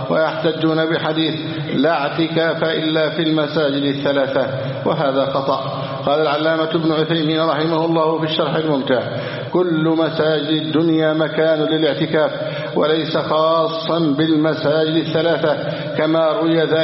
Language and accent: Arabic; Egypt; اللهم احفظ بلادنا مصر